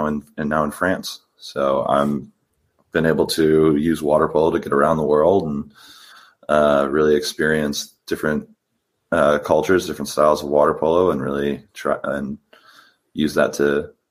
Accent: San Diego, California, United States; Oh, yeah. So I'm from San Diego. I grew up, I played for my local high school.

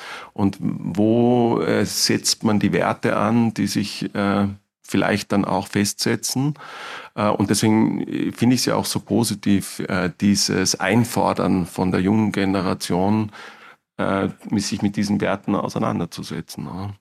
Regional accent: Vorarlberg, Austria; Ich komme aus Vorarlberg, genau.

